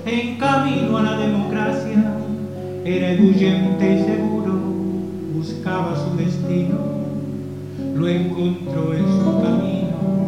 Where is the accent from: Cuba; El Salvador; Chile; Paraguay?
Chile; moved away; also born or lived in Peru; Miles de chilenos salieron a todas partes, yo fui uno de ellos y me encontré en Perú. Solicité refugio y partí a la Gran Bretaña.